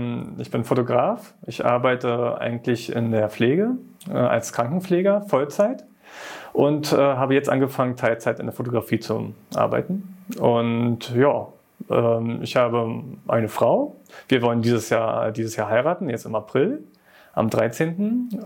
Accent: Neuruppin, Brandenburg, Germany; moved away as an adult; now in Berlin, Germany; ich bin nicht in Berlin aufgewachsen, ich bin in Neuruppin aufgewachsen, in Brandenburg und da bin ich dann mit 18 nach Berlin gezogen. Wegen der Liebe und wegen dem Job. Und in Berlin wohne ich momentan in Tegel.

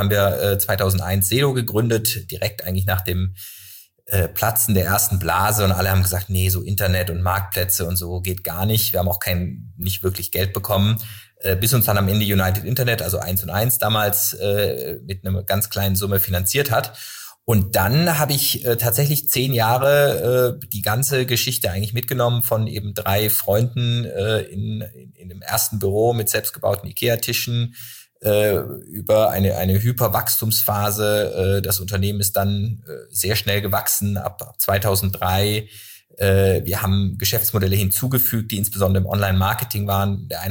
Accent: Freiburg, Baden-Württemberg, Germany; Ich komme aus Freiburg, das gilt ja so schlechthin als die Ökostadt.

